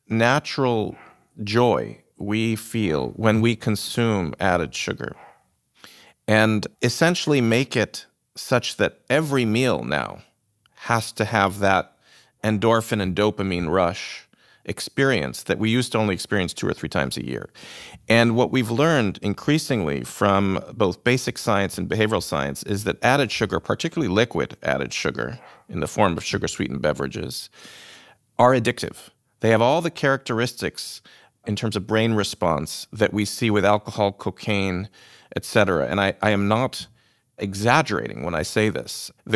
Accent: Buffalo, New York, United States; I'm originally from Buffalo, New York.

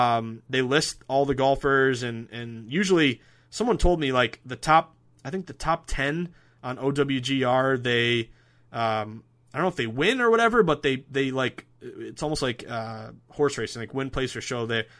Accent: United States; No, not just because I'm an American, but I like the value of this play.

